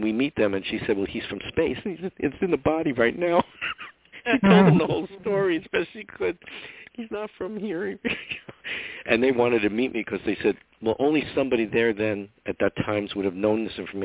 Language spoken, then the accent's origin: English; Scotland, United Kingdom; I'm Scottish, that's whatever I am. And half Polish.